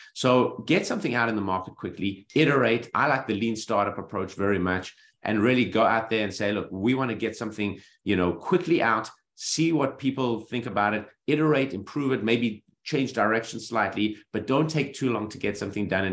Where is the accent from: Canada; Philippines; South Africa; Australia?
South Africa; moved away as an adult; also born or lived in Boston; now in United States; I grew up in South Africa and always loved the idea of innovation.